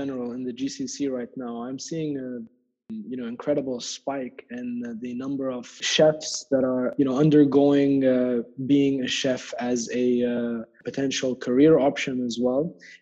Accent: Abu Dhabi, United Arab Emirates; I'm from Abu Dhabi, 29 years old, and I'm a chef.

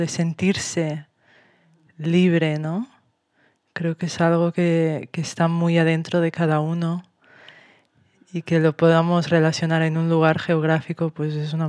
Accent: Catalonia, Spain; born there; yo soy nacida en Cataluña, en un pueblo al norte de Barcelona. Una familia muy tradicional, son de campo, agricultores, ramaderas.

